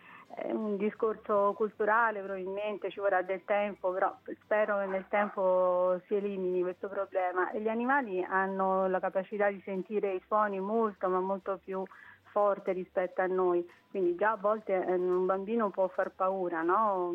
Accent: Rome, Lazio, Italy; sono di un'altra era purtroppo, ormai faccio parte dell'antichità, mi ricordo quando ero bambina addirittura, e sono originaria di Roma

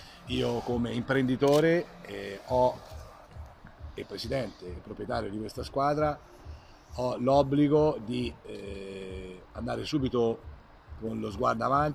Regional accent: Chiusi, Tuscany, Italy; Siena e il territorio senese, inclusa la provincia dove noi veniamo da Chiusi

